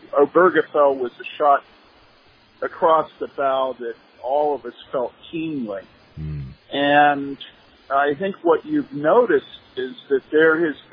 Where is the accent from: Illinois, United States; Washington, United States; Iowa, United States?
Illinois, United States; Wheaton; And I think when I was growing up in Wheaton, it showed up with fornication.